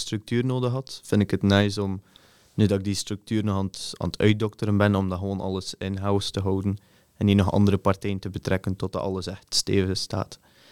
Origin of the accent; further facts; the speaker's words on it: Bruges, West Flanders, Belgium; born there; Dat ik geboren ben in Brugge